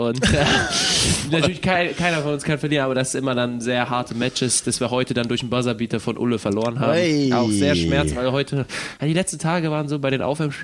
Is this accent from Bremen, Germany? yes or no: no; Kaiserslautern, Rhineland-Palatinate, Germany; Weil ich komme ja ursprünglich aus Kaiserslautern